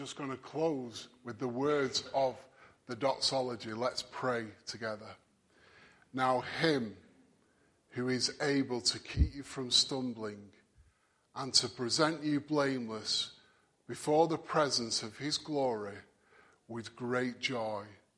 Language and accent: English; Manchester, North West England, United Kingdom; because I'm Mancunian enough, hopefully.